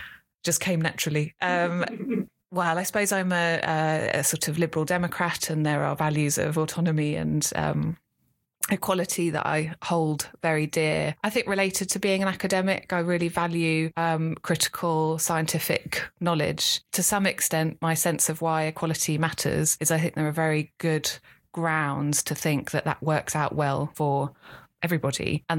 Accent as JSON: {"language": "English", "town": "Islington", "region": "London", "country": "United Kingdom", "tie": "born or raised there", "said": "I grew up in North London, in Islington, and the 2001 census revealed that Islington was in the top 10 most non-religious wards in England and Wales."}